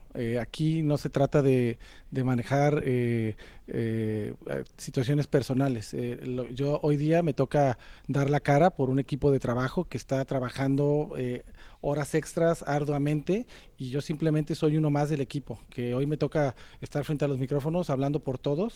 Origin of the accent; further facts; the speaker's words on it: Mexico; Vengo de México.